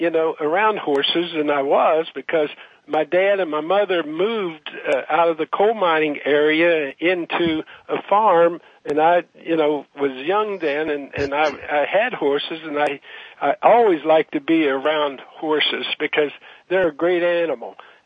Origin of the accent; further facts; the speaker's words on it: West Virginia, United States; And Charlestown is not very far from Washington, D.C., and I was always from West Virginia.